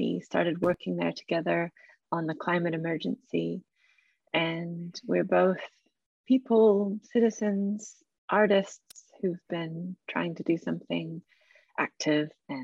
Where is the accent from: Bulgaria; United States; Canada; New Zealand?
New Zealand; now in Melbourne, Australia; I'm from Aotearoa and so-called Australia, and recording this on the Wurundjeri country of the Kulin Nation in Nam in Melbourne.